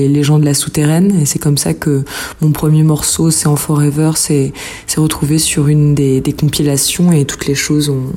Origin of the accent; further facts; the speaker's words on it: Paris, Île-de-France, France; et je viens de Paris.